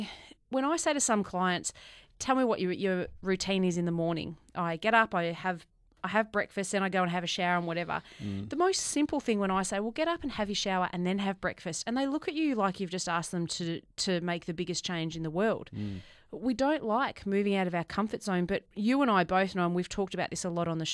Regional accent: Melbourne, Victoria, Australia; Didn't grow up with it because I grew up in Melbourne.

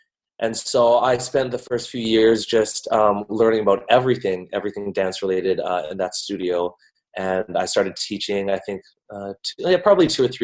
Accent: Edmonton, Alberta, Canada; This started back in my hometown, Edmonton, Alberta.

